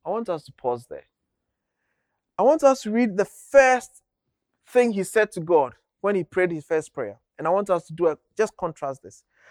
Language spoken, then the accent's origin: English; Ghana; English is a second language; moved away; I come from Ghana, and in Ghana, at least when I was a child, electricity was not very so